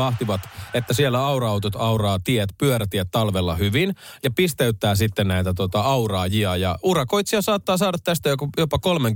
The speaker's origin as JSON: {"language": "Finnish", "town": "Vantaa", "region": "Uusimaa", "country": "Finland", "tie": "born or raised there", "said": "kun mä oon Vantaalta kotosi, mistä Vantaa nyt tunnetaan?"}